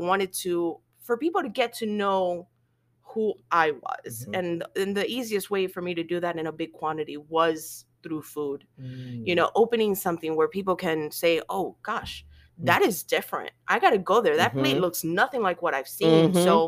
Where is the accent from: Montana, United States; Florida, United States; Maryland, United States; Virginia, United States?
Florida, United States; Miami; moved away; You know, when I first moved here, it was I missed home. I'm from Miami, Florida.